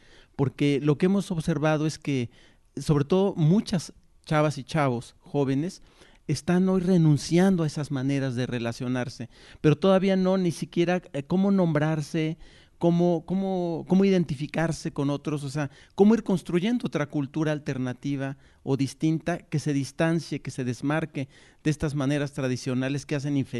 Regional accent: Querétaro, Mexico; yo vengo del estado de Querétaro.

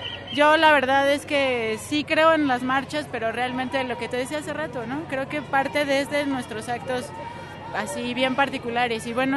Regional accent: Mexico City, Mexico; tengo 32 años y soy de aquí de la Ciudad de México.

